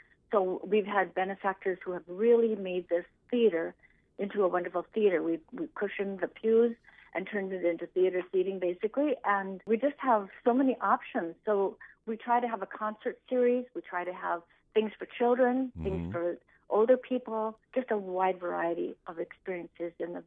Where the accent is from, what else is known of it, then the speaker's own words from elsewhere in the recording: Leeds, North Dakota, United States; I grew up on a farm at Leeds, North Dakota. I went to a small school where you could be active in everything